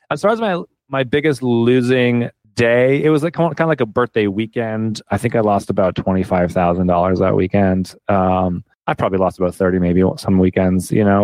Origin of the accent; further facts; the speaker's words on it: Canada; now in United States; I'm from Canada and I had just moved to the US.